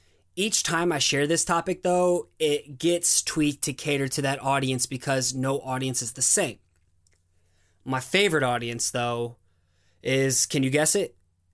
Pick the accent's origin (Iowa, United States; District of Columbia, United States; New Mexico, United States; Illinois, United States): Iowa, United States; Waterloo; Being born in Waterloo, Iowa didn't help my self-esteem either. So my hometown doesn't get the best rap, as there is a lot of drugs, gang violence, and crime in my area.